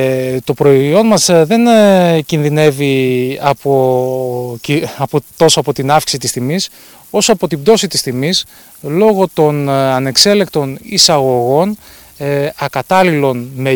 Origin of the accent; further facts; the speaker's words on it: Thessaloniki, Central Macedonia, Greece; ζούσα και μεγάλωσα, γεννήθηκα και μεγάλωσα στη Θεσσαλονίκη. Η καταγωγή των παππούδων ήταν από το Βέλος της Καστοριάς.